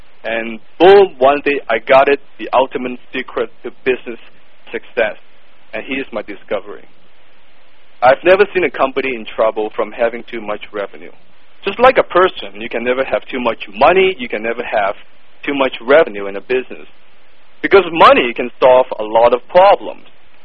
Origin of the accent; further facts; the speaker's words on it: Hong Kong; English is a second language; now in North America; I moved from Hong Kong to North America years ago with no money, no connections, and not a word of the English language on my lips. As you can tell from my thick accent, English is not my first language.